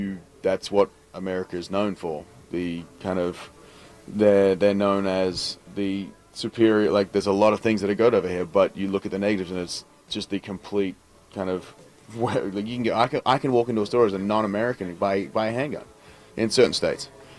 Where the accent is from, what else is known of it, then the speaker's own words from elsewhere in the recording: Australia; we, as an Australian, we dealt with it as a country back in the day when it was there.